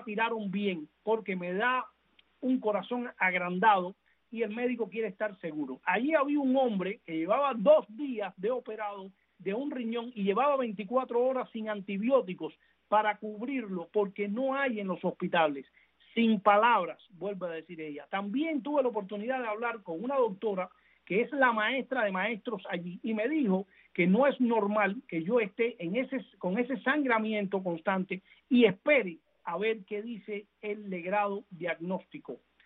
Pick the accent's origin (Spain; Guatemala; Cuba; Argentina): Cuba; moved away; Yo salí hace 25 años de Cuba